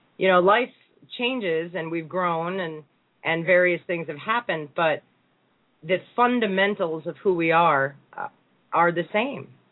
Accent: Connecticut, United States; You know, I'm from Connecticut, and my father was a caretaker in a very small town.

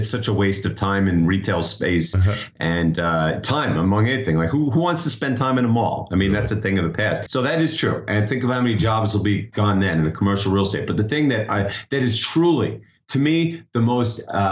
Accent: Long Island, New York, United States; Whereas I grew up in Long Island where everyone had to do an expensive bar mitzvah, right?

